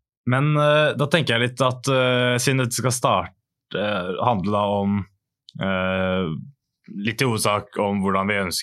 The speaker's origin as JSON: {"language": "Norwegian", "town": "Åssiden", "region": "Buskerud", "country": "Norway", "tie": "born or raised there", "said": "For min del så har jeg født og oppvokst på Åssiden."}